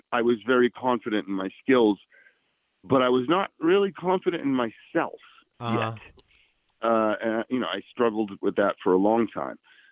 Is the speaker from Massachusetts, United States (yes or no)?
yes; Massachusetts, United States; I grew up in a suburb of Boston.